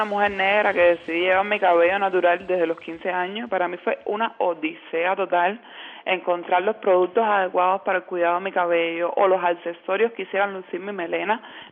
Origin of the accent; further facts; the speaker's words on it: Guanabacoa, Havana, Cuba; Yo y José Luis, mi cofundador, somos aquí de Guanabacoa. Por todos es conocido que Guanabacoa es la cuna de la cultura afrocubana, la cuna de la santería.